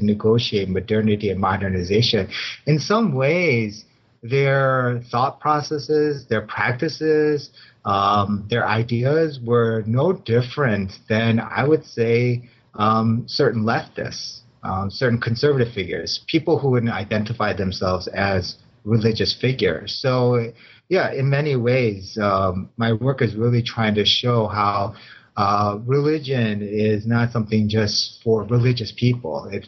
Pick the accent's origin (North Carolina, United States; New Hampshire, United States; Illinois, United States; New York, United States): Illinois, United States; Chicago; pretty much I've been spending my whole time in Chicago. I was born and raised in Chicago too.